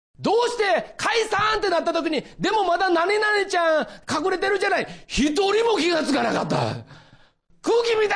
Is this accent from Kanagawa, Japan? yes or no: no; Osaka, Japan; 私はですね、実は大阪から来ました。実はって言わなくてもね、もう言葉で大体わかる、大阪のね東住吉というね、まあ庶民の町で育ったんです。二軒長屋で育ったんですよ。